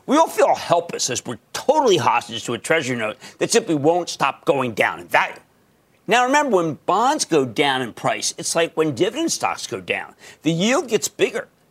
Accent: New Jersey, United States; Let's go to John in New Jersey, my home state.

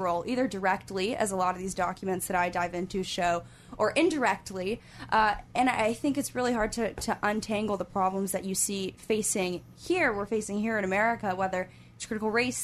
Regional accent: Los Angeles, California, United States; now in Chicago, United States; Sure. Well, believe it or not, I'm actually from Los Angeles. I'm still in school. I'm a student at the University of Chicago

